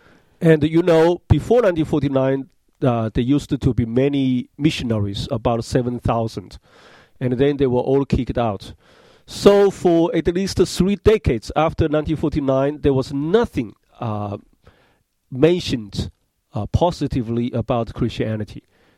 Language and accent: English; China; English is a second language; I'm from China. I was born there. I'm still a Chinese citizen.